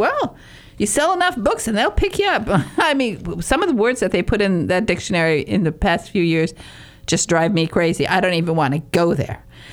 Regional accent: United States; also born or lived in England; I'm American. Get over it.

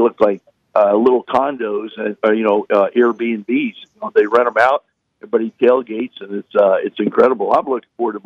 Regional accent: Miami, Florida, United States; Mike, I grew up in Miami. Okay, I grew up in Miami. You know, played in Tallahassee. So the first time that I ever saw snow was right here.

